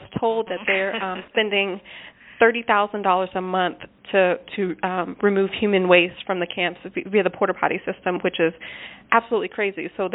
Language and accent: English; Tennessee, United States; Identify as Lumbee American. I'm from Tennessee, but my people are from North Carolina.